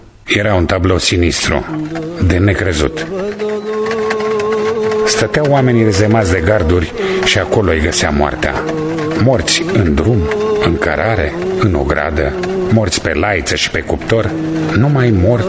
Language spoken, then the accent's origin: Romanian; Văleni, Moldova; din Văleni, Vulcănești, și lucrul ăsta îl cunosc foarte bine.